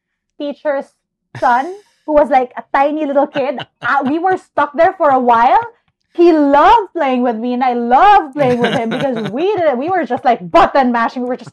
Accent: Manila, Metro Manila, Philippines; in Manila, we don't, I mean, at least from my demographic, it's not like I grew up on Tagalog movies or shows. We watch Nickelodeon. We watch HBO.

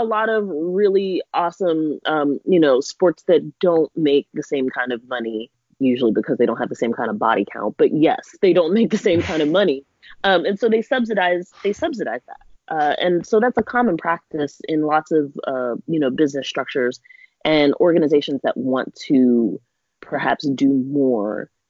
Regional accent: Pittsburgh, Pennsylvania, United States; also born or lived in Philadelphia / Columbus / London; I grew up in Pittsburgh, lived in Philly, Columbus, lived in the UK London for a little bit.

